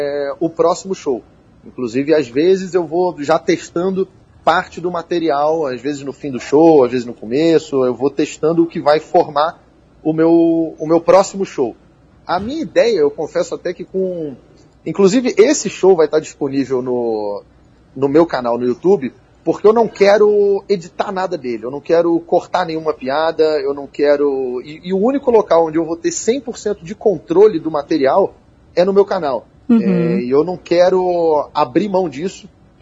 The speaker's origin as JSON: {"language": "Portuguese", "region": "Rio de Janeiro", "country": "Brazil", "said": "eu, embora seja do Rio de Janeiro, sou carioca, eu comecei minha carreira no stand-up aqui em Curitiba."}